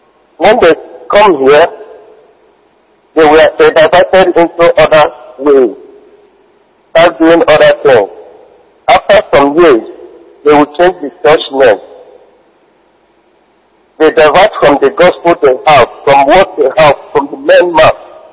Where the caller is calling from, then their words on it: Germany; Brother Chidi, I'm calling from Germany.